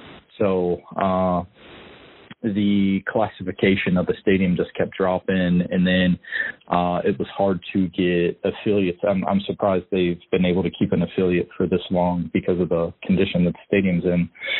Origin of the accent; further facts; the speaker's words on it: Hagerstown, Maryland, United States; Well, I'm originally from Hagerstown, Maryland, and we have a minor league baseball team there.